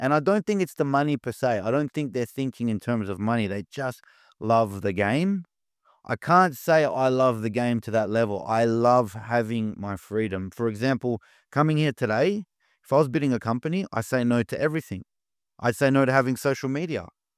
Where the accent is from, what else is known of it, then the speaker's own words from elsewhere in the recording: Australia; as an Australian, knowing how expensive it is to live there